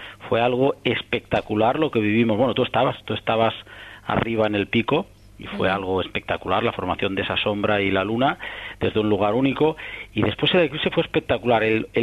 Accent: Catalonia, Spain; yo soy catalán, y mis padres están en Barcelona

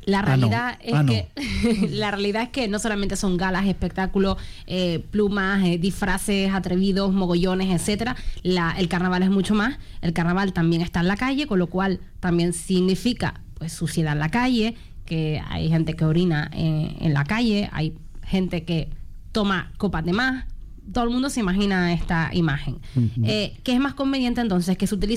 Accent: Canary Islands, Spain; yo soy canario.

